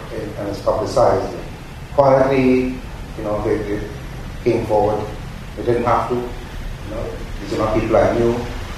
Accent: Trinidad & Tobago; moved away as an adult; now in Ghana; so I am from Trinidad, born there, lived there my whole life, until I came to Ghana 10 years ago.

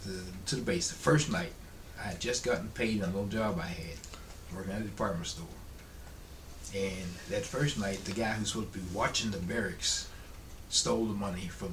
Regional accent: Pennsylvania, United States; I grew up outside of Pittsburgh. Okay, so that was Steel City, and they had all kinds of related industry.

